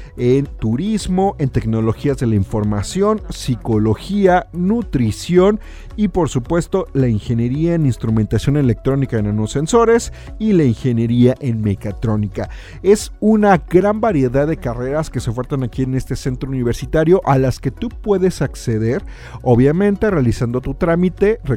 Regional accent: Mexico; como buenos mexicanos siempre dejamos todo al final

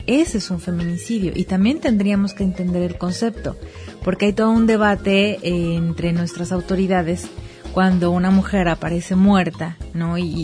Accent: Mexico; cómo nos afecta a nosotros como sociedad mexicana

